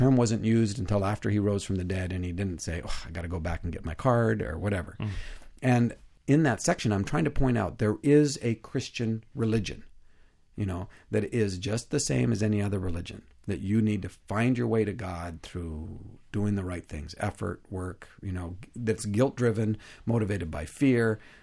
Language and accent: English; Canada; I'm a Canadian, not a Republican.